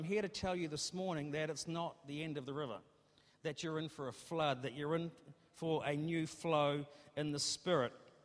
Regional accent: Hawke's Bay, New Zealand; now in Auckland, New Zealand; I was born and bred in Hawke's Bay and lived half my life there, so whilst I'm a proud Aucklander now, I do have a heartbeat that beats for the provinces

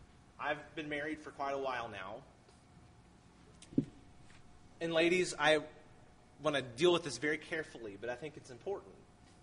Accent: Vermont, United States; Now, this happens, from my experience at least. I grew up in Vermont.

